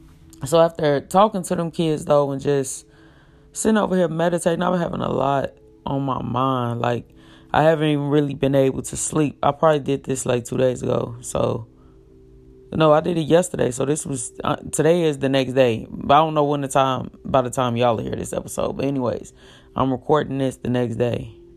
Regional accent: Elkhart, Indiana, United States; I went to my hometown, Elkhart, Indiana. I went up there to speak to the high school girls and just telling them a little bit about my journey.

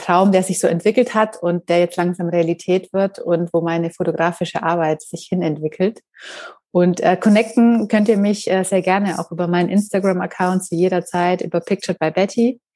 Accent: Munich, Bavaria, Germany; ich bin aus München

